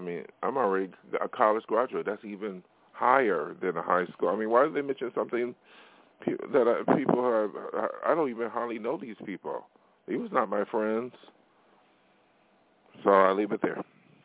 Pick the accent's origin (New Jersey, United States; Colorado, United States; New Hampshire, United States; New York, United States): New York, United States; Buffalo; if they did come out here from Buffalo, from my hometown